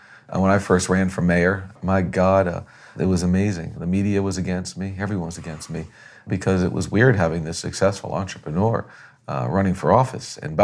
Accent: Florida, United States; I come from Florida, so I think I developed an alligator skin.

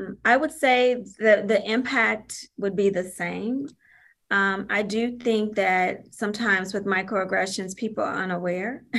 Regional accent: St. Louis, Missouri, United States; I grew up in St. Louis City. And if you know anything about St. Louis, one of our questions when we become adults is where should you go to high school?

